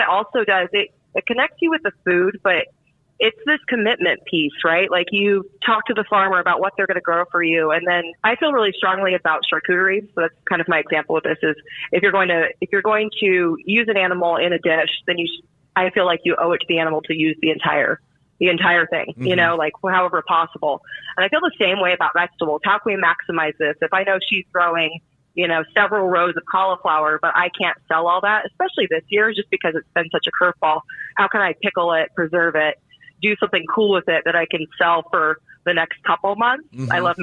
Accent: Idaho, United States; I grew up in Idaho, actually. All my family is Pacific Northwest, though, Washington, Oregon.

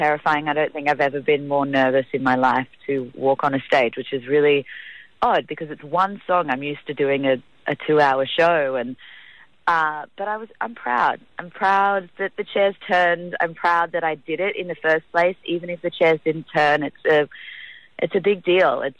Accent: Sydney, New South Wales, Australia; born there; I was born in Sydney

